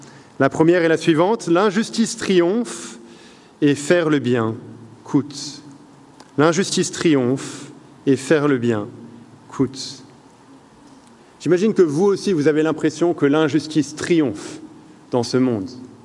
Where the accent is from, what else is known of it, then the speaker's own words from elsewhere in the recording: Île-de-France, France; En 2013, donc j'avais 18 ans, en région parisienne, là où j'ai grandi